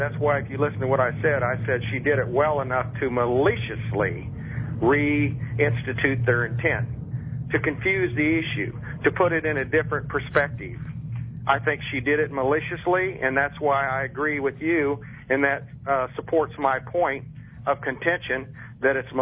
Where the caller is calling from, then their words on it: Sarasota, Florida, United States; Sarasota.